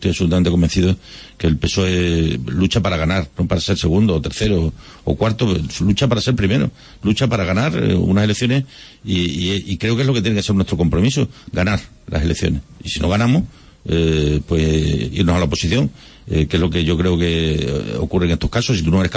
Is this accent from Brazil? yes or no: no; Olivenza, Extremadura, Spain; si yo soy de Badajoz? Yo soy nacido en Olivenza y residente en Maduro durante muchísimos años. Allí tengo mi puesto de trabajo.